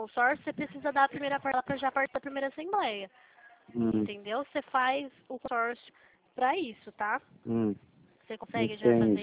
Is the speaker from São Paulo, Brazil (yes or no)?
yes; Limeira, São Paulo, Brazil; eu falo aqui do interior de São Paulo, porque eu sou de Limeira.